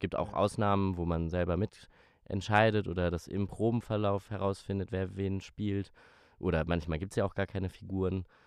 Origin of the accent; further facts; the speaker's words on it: Düsseldorf, North Rhine-Westphalia, Germany; born there; habe ich in Hamburg Schauspiel studiert, an der HFMT, und gebürtig komme ich aus Düsseldorf.